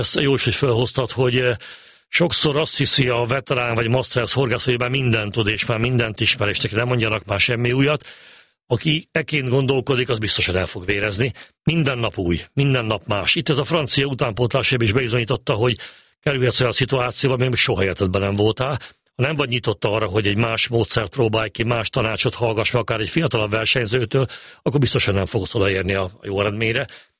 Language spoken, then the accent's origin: Hungarian; Csongrád-Csanád, Hungary; born or raised there